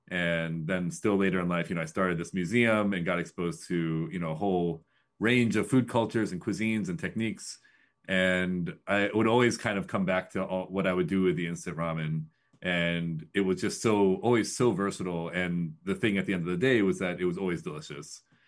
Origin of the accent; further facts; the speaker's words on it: Midwest, United States; I grew up in the Midwest in a small town. My parents were immigrant entrepreneurs.